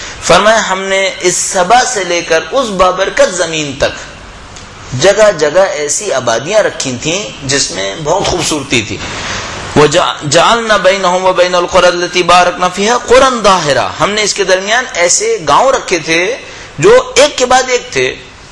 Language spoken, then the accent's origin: Urdu; Pakistan; چونکہ میں ظاہر پاکستان سے تعلق رکھتا ہوں اس لیے اس کی مثال زیادہ دے رہا ہوں.